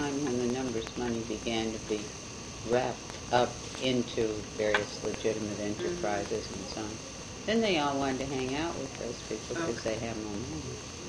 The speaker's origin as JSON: {"language": "English", "town": "Cleveland", "region": "Ohio", "country": "United States", "tie": "born or raised there", "said": "And so as a young person growing up in Cleveland, I didn't really notice here"}